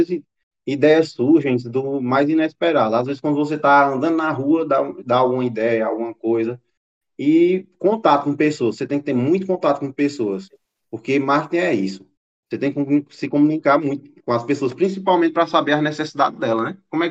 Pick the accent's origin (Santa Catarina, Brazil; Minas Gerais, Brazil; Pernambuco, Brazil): Pernambuco, Brazil; Floresta; tenho 25 anos, sou de Floresta, Pernambuco.